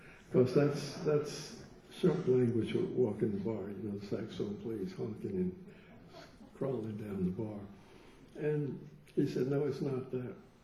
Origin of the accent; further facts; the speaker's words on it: Memphis, Tennessee, United States; I'm from Memphis and he was from Little Rock, so we were not far apart